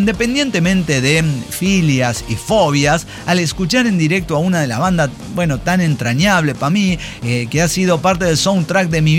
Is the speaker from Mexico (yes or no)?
yes; Mexico; soy mexicana